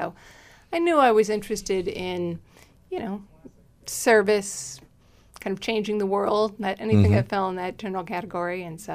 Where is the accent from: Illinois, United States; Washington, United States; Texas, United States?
Illinois, United States; Oak Park; I'm originally from the Chicago area, actually from Oak Park, which is a suburb just to the west.